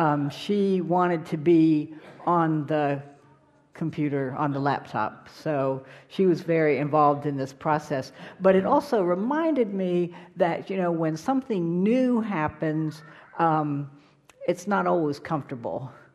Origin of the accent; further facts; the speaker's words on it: Rancho Palos Verdes, California, United States; So in where I grew up in Rancho Palos Verdes, there's this chapel. And the chapel is on this bluff that overlooks the Pacific Ocean.